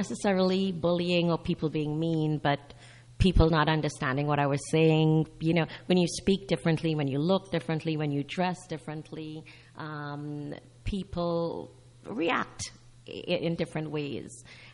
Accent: Trinidad & Tobago; moved away as an adult; now in United States; As an immigrant to the United States, I came to the United States on an F-1 visa. I was a foreign student. I'm from the Twin Island Republic of Trinidad and Tobago. I'm now a U.S. citizen.

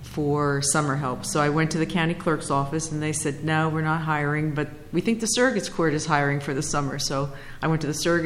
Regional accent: Lebanon, New Jersey, United States; I was born and raised in Lebanon Borough.

